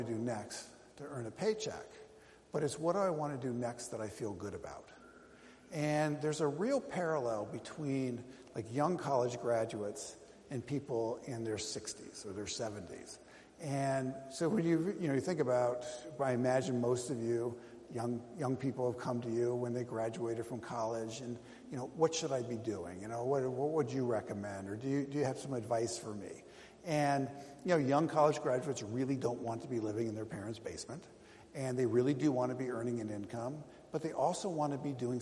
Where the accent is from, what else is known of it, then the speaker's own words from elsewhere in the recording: Minnesota, United States; particularly like I'm from Minnesota, right?